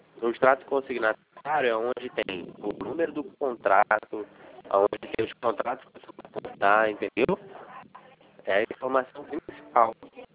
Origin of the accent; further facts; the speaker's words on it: Rio de Janeiro, Brazil; Sou do Rio de Janeiro também.